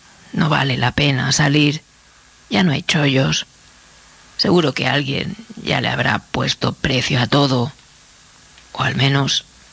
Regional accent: Las Cruces, New Mexico, United States; Yo nací y crecí allí, cerca de Las Cruces, cerca de la región de Llano Estacado.

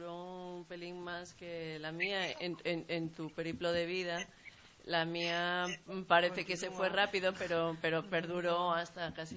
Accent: León, Castile and León, Spain; Yo vengo de León

